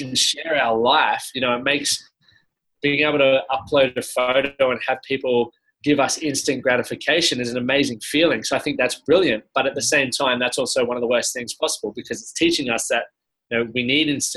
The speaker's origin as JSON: {"language": "English", "country": "Australia", "said": "So as an Australian male, you know, most of us are trying to provide for a family, work hard, you know, we're Aussie battlers"}